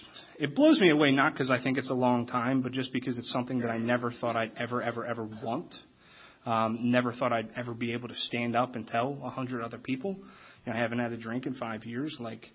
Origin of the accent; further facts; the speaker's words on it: Havertown, Pennsylvania, United States; You know, I ended up going to like 17 years of Catholic school. I'm from Havertown, Pennsylvania. I went to a Catholic grade school, a Catholic high school, 5 years of a Catholic college.